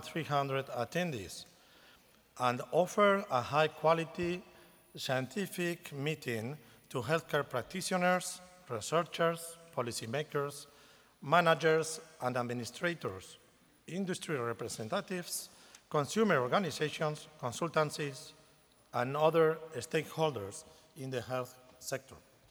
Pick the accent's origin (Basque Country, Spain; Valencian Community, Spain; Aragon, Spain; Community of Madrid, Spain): Basque Country, Spain; Bilbao; finally we are all here in my hometown.